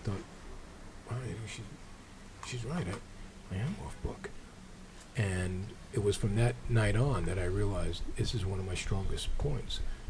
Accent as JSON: {"language": "English", "town": "Brooklyn", "region": "New York", "country": "United States", "tie": "born there", "said": "I was born in Ward 7 in Brooklyn."}